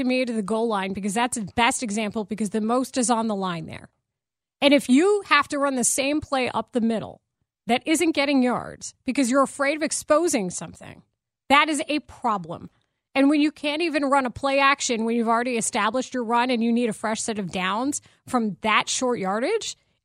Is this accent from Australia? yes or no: no; Texas, United States; Yeah, that's right. In Texas.